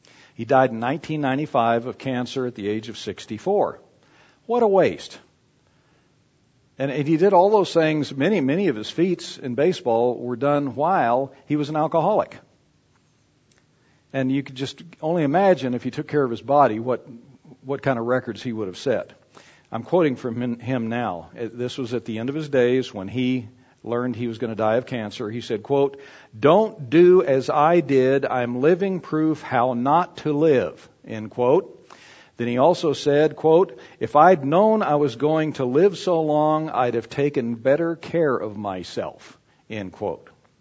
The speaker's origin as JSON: {"language": "English", "town": "El Paso", "region": "Texas", "country": "United States", "tie": "born or raised there", "said": "When I grew up in El Paso, Texas, I loved baseball"}